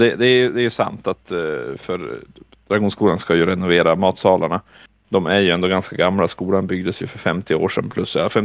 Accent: Vilhelmina, Västerbotten County, Sweden; Men jag var ju från Vilhelmina, så det tog mig ett tag att komma till Umeå.

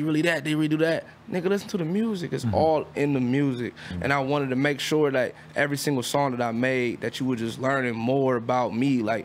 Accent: Southfield, Michigan, United States; I'm Southfield. Mm-hmm. I'm from Southfield, Southfield Crip

